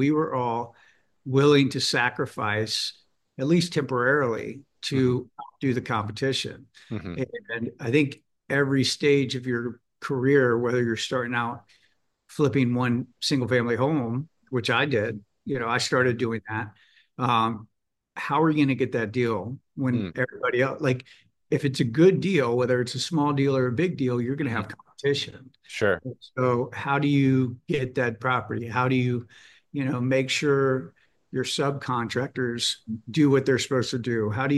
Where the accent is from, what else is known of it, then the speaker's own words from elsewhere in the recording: Tampa, Florida, United States; I grew up in Tampa, Florida, and I wanted to get out of there.